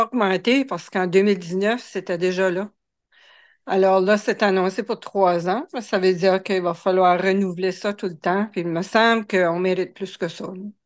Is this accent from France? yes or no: no; Balmoral, New Brunswick, Canada; Puis aussi de mon village natal de Balmoral, le Nord.